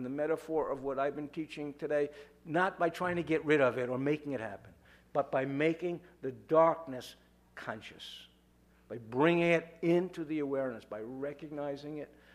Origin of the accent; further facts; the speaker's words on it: New York, United States; I've tried my whole life as a New Yorker, and it doesn't work.